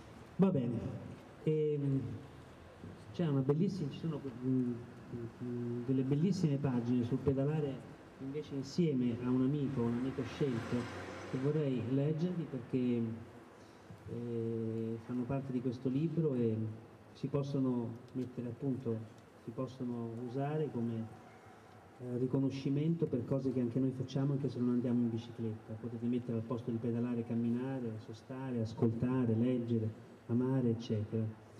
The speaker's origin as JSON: {"language": "Italian", "region": "Apennines", "country": "Italy", "said": "La mia terra è l'Appennino."}